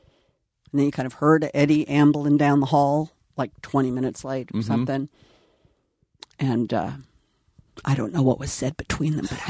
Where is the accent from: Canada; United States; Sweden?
Sweden; I'm from Sweden.